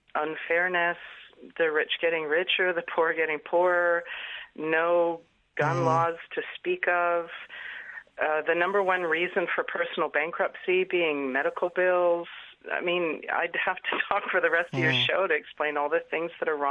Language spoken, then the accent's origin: English; Canada; I'm a Canadian.